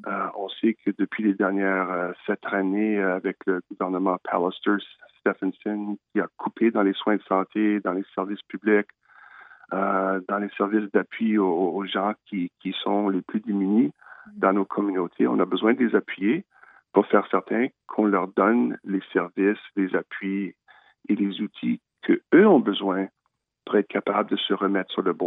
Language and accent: French; Saint-Boniface, Manitoba, Canada; je suis né à Saint-Boniface, je suis allé à l'école à Saint-Boniface, j'ai grandi à Saint-Boniface et je travaille à Saint-Boniface ainsi que ma famille, mes enfants.